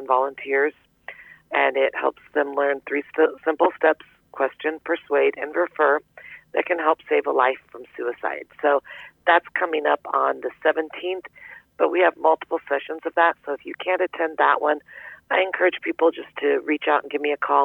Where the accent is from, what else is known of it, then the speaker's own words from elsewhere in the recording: Iowa, United States; also born or lived in Texas; I grew up in Southwest Iowa. I'm a Taylor County girl by way of a little time in Texas, but Southwest Iowa has always been my home.